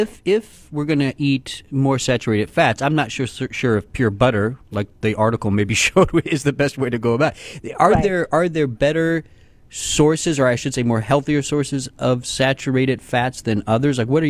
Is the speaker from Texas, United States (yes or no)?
yes; Texas, United States; because I'm from Texas, Dr. Ami, and I do like my red meat.